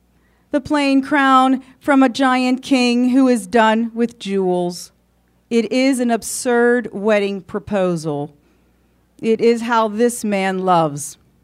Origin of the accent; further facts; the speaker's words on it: Italy; I come from Italy, in a village that I'm from.